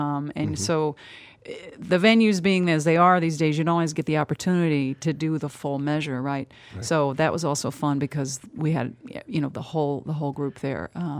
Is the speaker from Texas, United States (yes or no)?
no; Ohio, United States; It's actually where I grew up. It's a town that I grew up in Ohio.